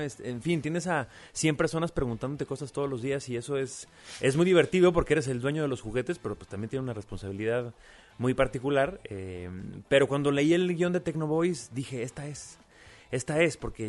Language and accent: Spanish; Aguascalientes, Mexico; En una estación de radio en Aguascalientes, yo soy de Aguascalientes.